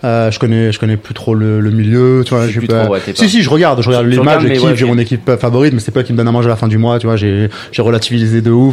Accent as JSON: {"language": "French", "country": "France", "said": "qui voit que je suis français"}